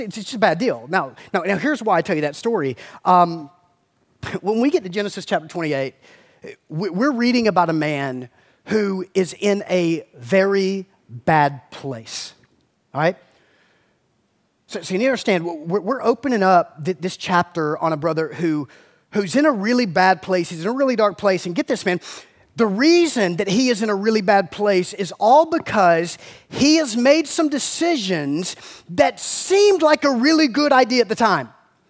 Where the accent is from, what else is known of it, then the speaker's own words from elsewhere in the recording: Southern US, United States; Like I grew up in the South, man.